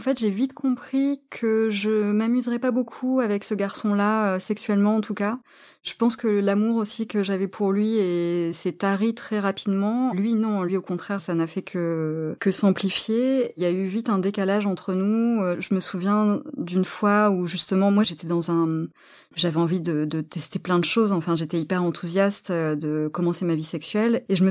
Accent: Marseille, Provence-Alpes-Côte d'Azur, France; J'étais lycéenne à Marseille, là d'où je viens.

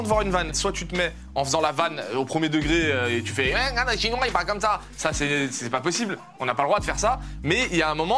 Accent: Sétif, Sétif Province, Algeria; born there; Alors, je suis né à Sétif, en Algérie.

